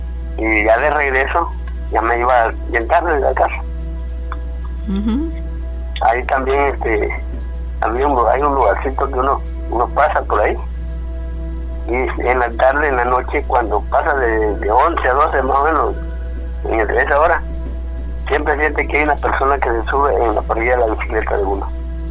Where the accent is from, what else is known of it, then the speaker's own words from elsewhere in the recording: Guatemala; moved away; yo soy de Guatemala, no soy de aquí. Que he andado caminando por diferentes lugares. Ya aquí me establecí porque aquí tengo mi familia.